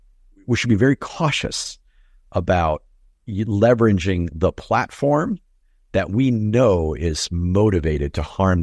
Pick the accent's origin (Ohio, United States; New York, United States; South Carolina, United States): New York, United States; Schenectady; I come from Schenectady, New York, right?